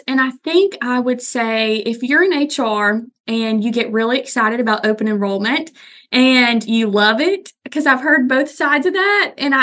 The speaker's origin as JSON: {"language": "English", "town": "Huntsville", "region": "Alabama", "country": "United States", "said": "I'm from the Huntsville area."}